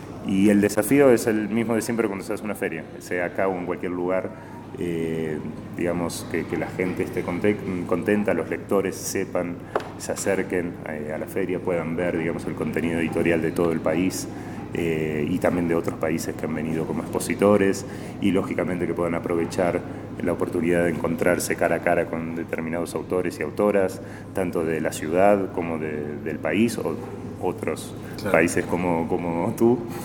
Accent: Argentina; also born or lived in Bolivia / Peru; now in Cuenca, Ecuador; Yo salí de Argentina por diversos motivos, algunos de ellos políticos y otros personales, en el año 2009-2010. Viví en varios países, en Bolivia, en Perú

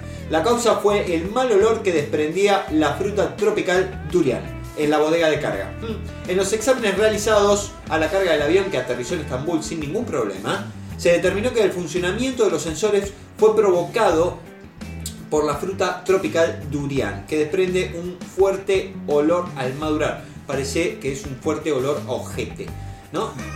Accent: Rosario, Santa Fe, Argentina; Empalme de Graneros, cuna del quilombo rosarino. O sea, yo soy oriundo. Para los que me conocen saben que yo soy oriundo de Empalme de Graneros. Viví toda mi vida hasta que me pude ir de ese barrio de mierda.

